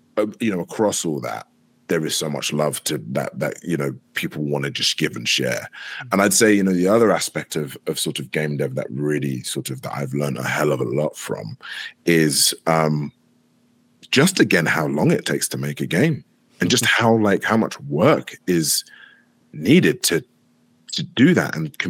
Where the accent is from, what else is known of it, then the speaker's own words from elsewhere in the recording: London, United Kingdom; my history is Kenyan, obviously, but I'm very much London. You know, I was brought up in England, even.